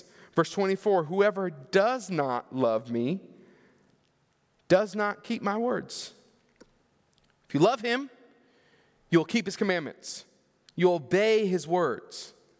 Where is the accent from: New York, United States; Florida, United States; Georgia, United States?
Florida, United States; I grew up in Florida, and one of my favorite places to go in Florida, and I go every time I go back home to visit family